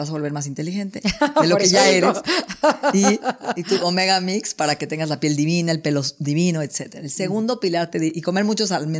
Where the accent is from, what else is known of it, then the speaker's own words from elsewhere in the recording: Mexico; y no porque soy mexicana, lo digo